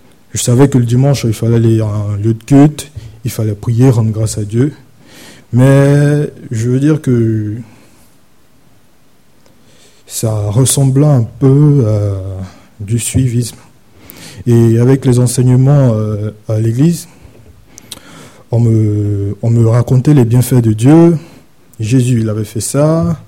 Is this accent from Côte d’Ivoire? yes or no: yes; Côte d’Ivoire; Je me présente … je suis originaire de la Côte d'Ivoire.